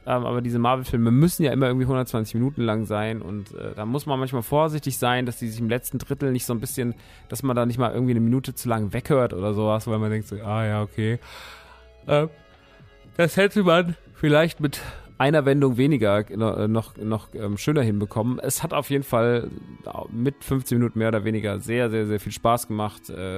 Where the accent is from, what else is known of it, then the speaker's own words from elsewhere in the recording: Rodgau, Hesse, Germany; mein erster Store in Rottgau-Jügesheim, meiner alten Heimat, in der Hochstädter Straße 1.